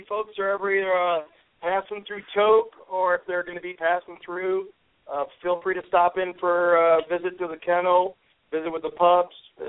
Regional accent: Chicago, Illinois, United States; I'm from Chicago, so we know what the whole city life is like.

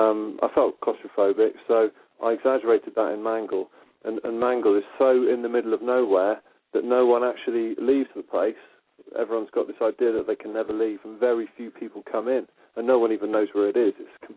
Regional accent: United Kingdom; if you're a kid growing up in Britain during the 70s and 80s, it's all about American stuff.

